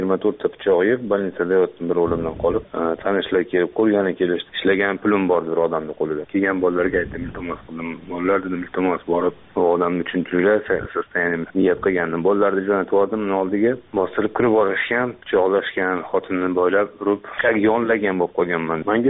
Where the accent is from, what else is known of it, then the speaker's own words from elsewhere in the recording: Kokand, Fergana Region, Uzbekistan; now in Russia; Men o'zim Qo'qondan